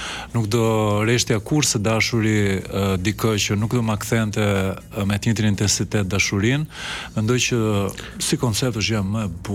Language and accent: Albanian; Tirana, Tirana County, Albania; born there; por ne jemi nga Korça me origjinë. Babi im ka lindur në Tiranë dhe un kam lindur në Tiranë